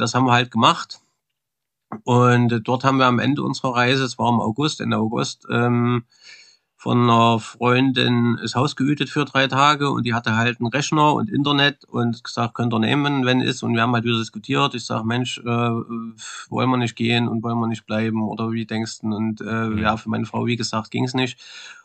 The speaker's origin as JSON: {"language": "German", "region": "Thuringia", "country": "Germany", "tie": "born there", "moved": "yes", "said": "Ich bin da geboren in Ostthüringen, man hört es ja vom Dialekt mit Sicherheit."}